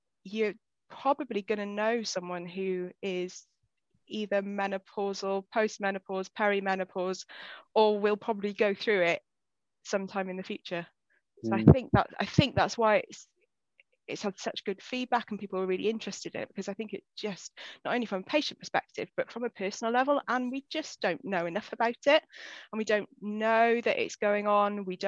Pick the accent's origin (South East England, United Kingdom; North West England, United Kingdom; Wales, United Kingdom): Wales, United Kingdom; But originally I'm from West Wales, South West Wales, so nearer to, quicker to get to Ireland than it is to get to the bridge from home.